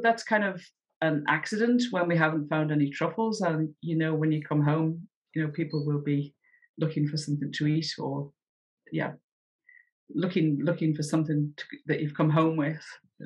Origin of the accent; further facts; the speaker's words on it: Liverpool, North West England, United Kingdom; I don't know if I told you, I'm from Liverpool.